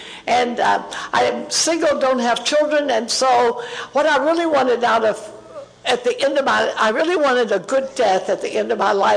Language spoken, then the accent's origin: English; Virginia, United States; You all know we're from Virginia, don't you? I mean, Virginia does not stop at Roanoke. It goes on down.